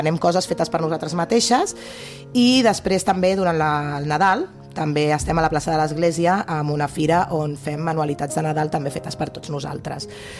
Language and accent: Catalan; Calella, Catalonia, Spain; en principi la majoria som de Calella, Pineda